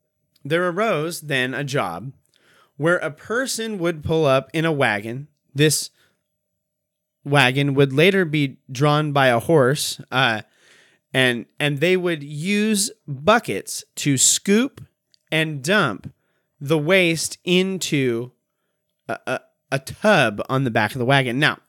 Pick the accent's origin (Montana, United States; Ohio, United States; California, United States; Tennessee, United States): Montana, United States; now in Oregon, United States; Now, for those of you who are not from the area, I grew up in Montana, so like I know snow.